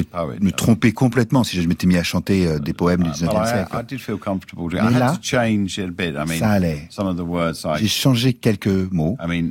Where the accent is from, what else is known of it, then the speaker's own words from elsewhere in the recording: East of England, United Kingdom; il décrit beaucoup l'Essex, là où j'ai grandi, là où finalement je retourne souvent.